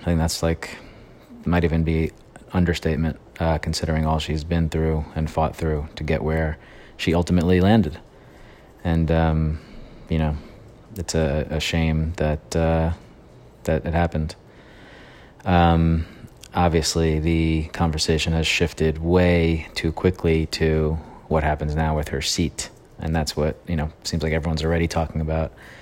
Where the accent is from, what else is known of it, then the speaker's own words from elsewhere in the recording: United States; horrible tragedy as a human, as a American, as a civil rights activist